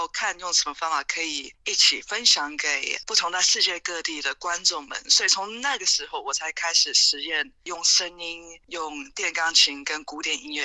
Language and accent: Chinese; Australia; moved away as an adult; now in United Kingdom; 我是从小在澳大利亚长大的。我大概好像十几岁的时候到那边，然后直到我20几岁的时候才到英国的。